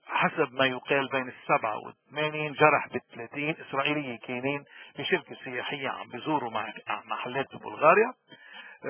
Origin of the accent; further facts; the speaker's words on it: Lebanon; وشوفوا نحن كلبنانيين كيف هذا الوضع بينعكس علينا لما بنحمل جواز لبناني وبنروح على أي بلد بالعالم.